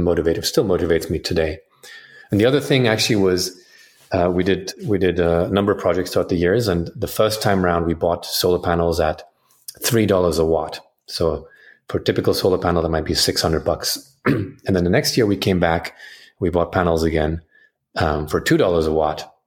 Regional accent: Munich, Bavaria, Germany; also born or lived in London; Originally I'm from Munich, Germany. And I made my way west, if you will, via London. So I spent 4 years in London studying electrical engineering

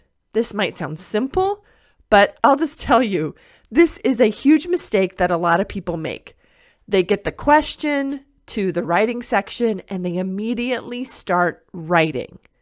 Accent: United States; the way that I speak to you in English is very informed by the culture that I was raised in the United States.

